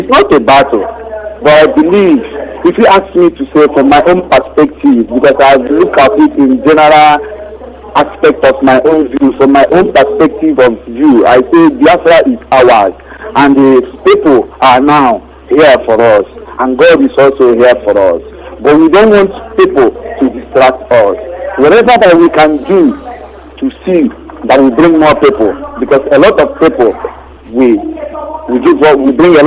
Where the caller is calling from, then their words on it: Dakar, Senegal; I am calling from Dakar, Senegal.